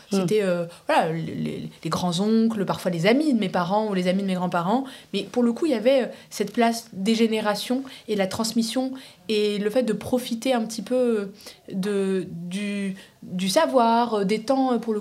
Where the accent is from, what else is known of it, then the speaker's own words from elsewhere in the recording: Centre-Val de Loire, France; born there; mes parents sont marocains, tous les deux. Moi, j'ai été naturalisée française. Je suis née dans le Loir-et-Cher.